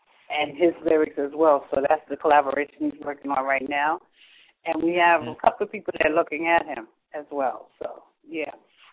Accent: Harlem, New York, United States; Oh, you went to Morris. I grew up in Harlem.

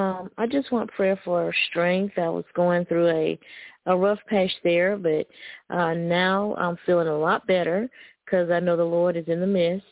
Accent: Alabama, United States; I'm from Alabama.

